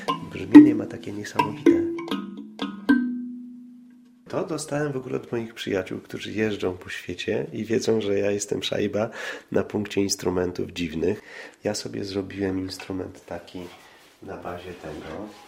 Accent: Lidzbark Warmiński, Warmian-Masurian Voivodeship, Poland; wtedy jeszcze mieszkałem w Lidzbarku Warmińskim, urodziłem się w ogóle tam.

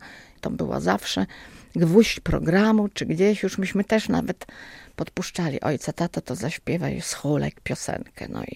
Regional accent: Warmian-Masurian Voivodeship, Poland; bo ja nie jestem z Białegostoku. Jestem z małego miasteczka na Warmii i Mazurach.

